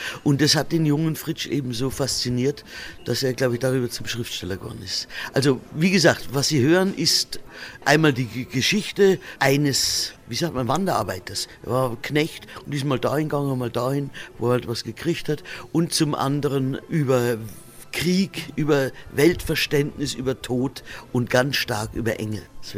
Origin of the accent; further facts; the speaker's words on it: Nabburg, Bavaria, Germany; ich bin ja in Nappburg in der Urpfalz aufgewachsen